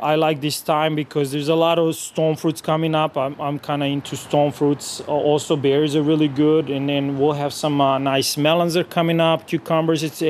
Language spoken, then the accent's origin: English; Belgrade, Serbia; Well, I grew up back home in Belgrade.